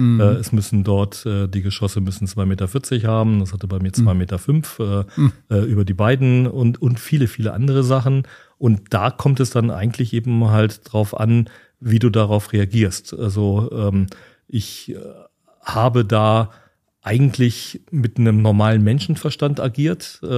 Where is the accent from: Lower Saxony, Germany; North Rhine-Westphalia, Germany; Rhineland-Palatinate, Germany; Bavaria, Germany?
Lower Saxony, Germany; Hanover; Und Hannover, ich bin Hannoveraner, das werde ich nicht verleugnen können.